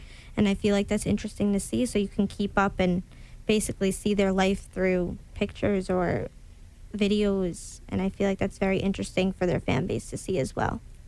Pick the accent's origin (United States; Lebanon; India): India; Well, I myself, I'm Indian, so I watch a lot of Bollywood films